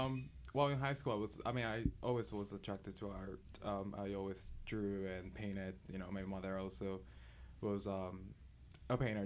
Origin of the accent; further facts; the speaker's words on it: Aguadilla, Puerto Rico; now in Florida, United States; Well, yeah, I'm originally from Puerto Rico and from the west side of the island, Guadilla. And I came to the U.S. to Florida in 2002.